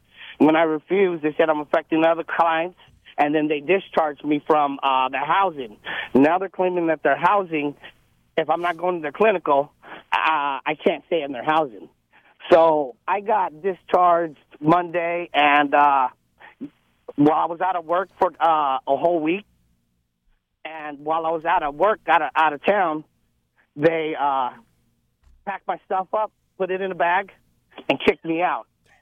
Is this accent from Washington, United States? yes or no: yes; Washington, United States; I'm not from here. I'm actually from the West Coast, from Washington area, and I got no family out here.